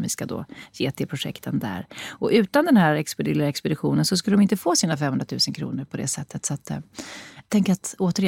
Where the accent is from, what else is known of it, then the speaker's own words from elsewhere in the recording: Sweden; jag var från Sverige